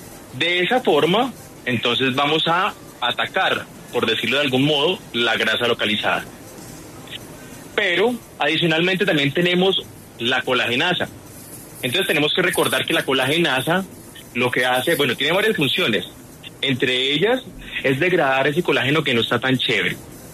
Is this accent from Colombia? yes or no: yes; Valle del Cauca, Colombia; Yo soy vallecaucano, así que no pudieron hacerlo mejor.